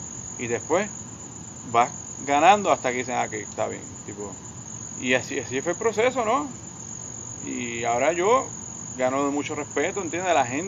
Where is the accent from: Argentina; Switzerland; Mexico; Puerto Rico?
Puerto Rico; now in Germany; para nosotros, la gente que viene de una colonia, un país pequeño, una isla pequeña